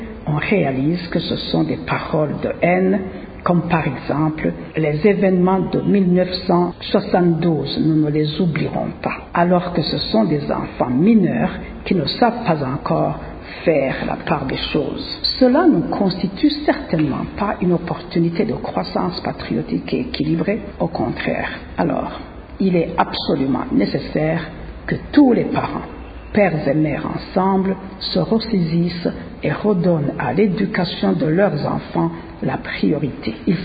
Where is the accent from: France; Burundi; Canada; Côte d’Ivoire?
Burundi; Chez nous au Burundi, si on regarde les moments difficiles qu'a traversé le pays